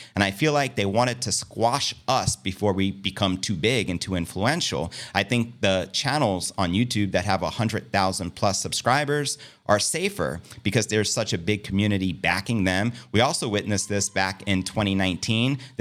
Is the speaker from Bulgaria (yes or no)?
yes; Bulgaria; I am the voice of Bitcoin in my home country, Bulgaria, with just shy of 7 million citizens in Eastern Europe.